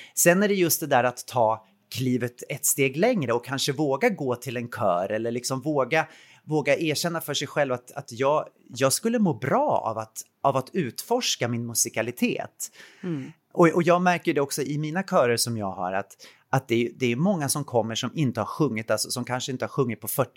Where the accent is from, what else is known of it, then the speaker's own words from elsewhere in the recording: Katrineholm, Södermanland, Sweden; now in Stockholm, Sweden; Så när gymnasiet var slut så flyttade jag till Stockholm. Jag är född och uppvuxen i Katrineholm.